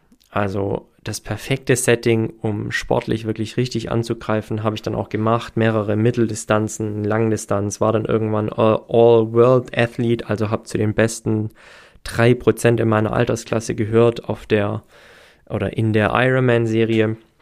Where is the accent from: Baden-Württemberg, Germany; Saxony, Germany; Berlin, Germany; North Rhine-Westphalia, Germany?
Baden-Württemberg, Germany; Herrenberg; Jobgelegenheit als sportlicher Leiter in einem großen Sporthotel hier in Herrenberg, also meiner Heimat. Und an dem Ort, an dem ich aufgewachsen bin und an dem ich mich auch sehr, sehr wohl gefühlt habe, stets, an dem meine Familie lebte